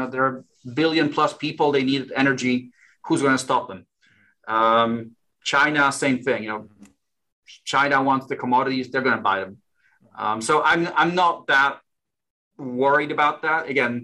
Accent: Warsaw, Masovian Voivodeship, Poland; English is a second language; So I'm originally from Warsaw, Poland.

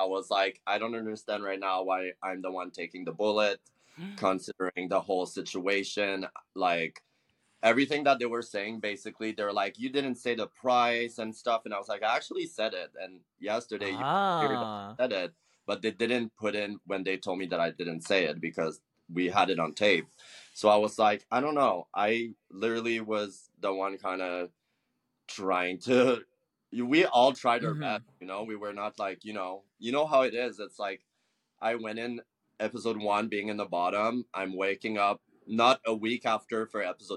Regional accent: Montreal, Quebec, Canada; I'm from Montreal, as you may have known or not.

